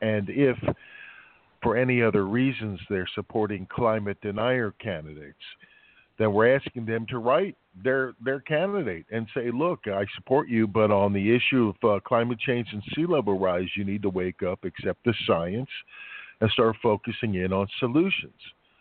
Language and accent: English; Miami, Florida, United States; Unfortunately, growing up in Miami, living on Miami Beach, living in Broward, living in Palm Beach County